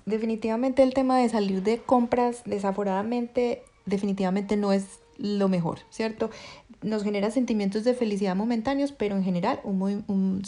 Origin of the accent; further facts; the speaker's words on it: Colombia; la ciudad en la que yo crecí en Colombia